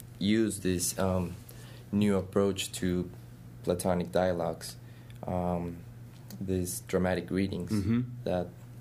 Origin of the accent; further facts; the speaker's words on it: Bogota, Bogotá Capital District, Colombia; English is a second language; I'm from Bogota, Colombia. I did my major in philosophy in La Universidad de los Andes, there in Bogota.